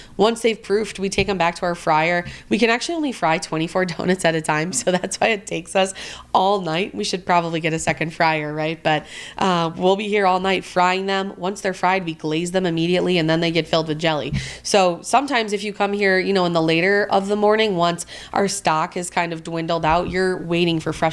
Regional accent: Buffalo, New York, United States; And as an Irish girl from South Buffalo, I did not grow up

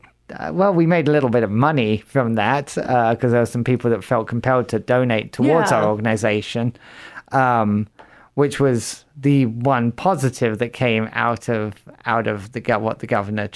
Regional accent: Watford, East of England, United Kingdom; moved away as an adult; now in Sioux Falls, United States; I'm originally from London, England, or Watford, Hertfordshire, England, if anyone knows the country very well. Been in the US for 24 and a half years and been in Sioux Falls since 2008.

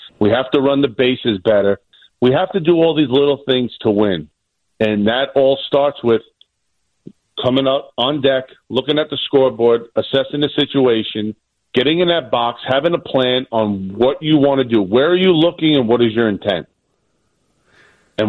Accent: Staten Island, New York, United States; and raised in Staten Island.

